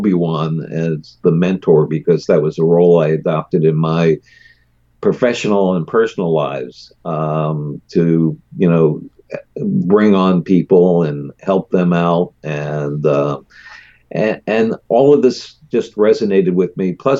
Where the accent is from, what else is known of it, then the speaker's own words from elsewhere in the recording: Philadelphia, Pennsylvania, United States; And not that growing up in Philadelphia was bad, but I yearned to leave and find my own place in the world.